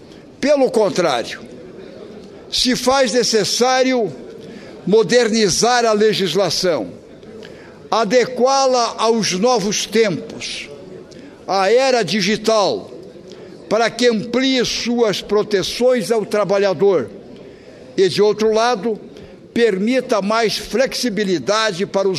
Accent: Santa Catarina, Brazil; Antes de mais nada, também quero, até como catarinense, me solidarizar com o drama aqui exposto

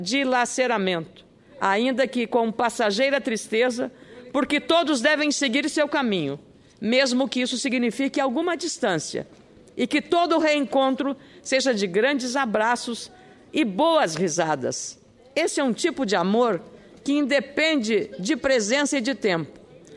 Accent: Lagoa Vermelha, Rio Grande do Sul, Brazil; a administração municipal da minha cidade natal, Lagoa Vermelha, que fica a 260 quilômetros de Porto Alegre

